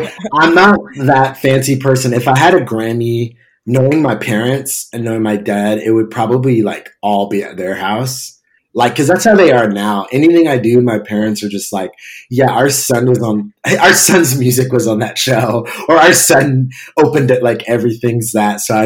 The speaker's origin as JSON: {"language": "English", "region": "New Jersey", "country": "United States", "lives_now": "New York, United States", "said": "And probably because I'm from New Jersey, you know, grew up going to New York and stuff, and I live in New York, I would love to play like Madison Square Garden."}